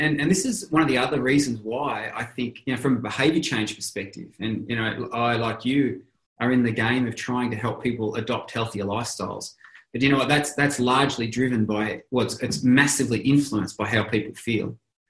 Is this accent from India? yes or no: no; Australia; I'm Australian. But you got to realize that, you know, we Australians, we arose as a nation of convicts that got sent here from all other parts of the world.